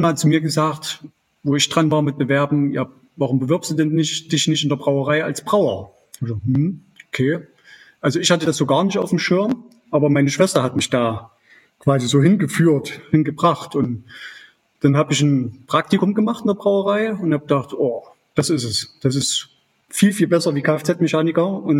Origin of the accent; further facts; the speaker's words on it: Gera, Thuringia, Germany; Ich komme aus der Nähe von Gera, also ich bin in Gera geboren und habe auf dem Dorf in der Nähe ein Haus gebaut und da wohne ich seit 2010.